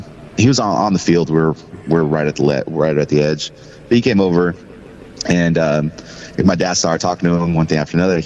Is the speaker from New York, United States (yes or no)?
no; California, United States; I grew up in Riverside County